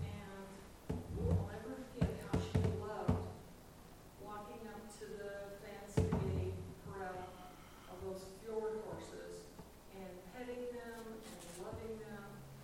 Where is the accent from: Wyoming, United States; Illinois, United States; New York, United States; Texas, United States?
Wyoming, United States; Laramie; I'm from Laramie.